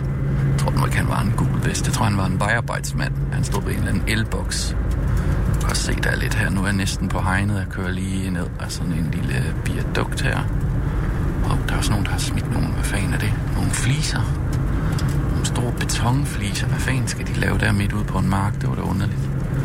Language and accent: Danish; Jutland, Denmark; og jeg er fra Jylland, men jeg bor der ikke længere. Ligesom så mange andre er jeg også flyttet fra land mod by.